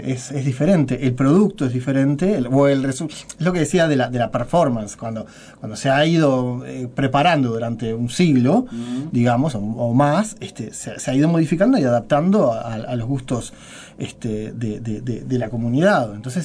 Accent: Montevideo, Uruguay; Que nosotros, como montevideanos, ignoramos esas carnes.

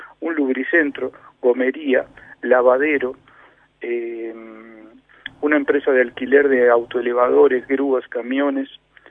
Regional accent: Florida, Uruguay; yo soy de Florida, me crié en Florida, que es un pueblo, es un poco más grande, que es una ciudad, pero es más grande que en Palme Olmos, pero estoy acostumbrado a ese tipo de relacionamiento de pueblo.

